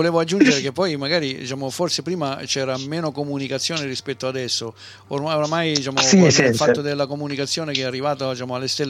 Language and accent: Italian; Rottweil, Baden-Württemberg, Germany; Io sono di un paese dove è molto conosciuto